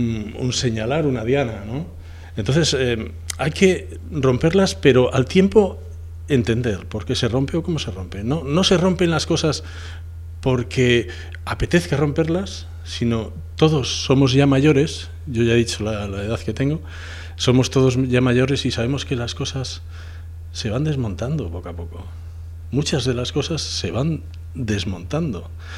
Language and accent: Spanish; Puente San Miguel, Cantabria, Spain; yo nací en Puente San Miguel